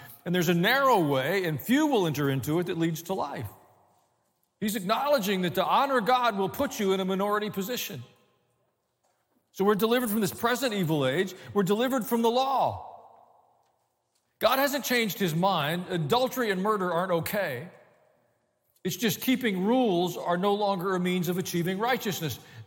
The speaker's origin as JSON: {"language": "English", "region": "the South", "country": "United States", "accent": "southern", "said": "It trumps my southern accent."}